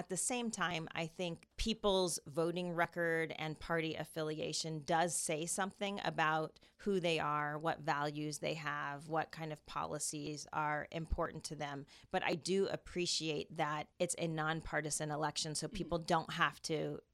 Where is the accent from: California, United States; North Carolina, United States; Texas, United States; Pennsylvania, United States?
California, United States; now in Cedar Rapids, United States; I am running for mayor of Cedar Rapids. I'm originally from California and have been in Cedar Rapids for about 10 years.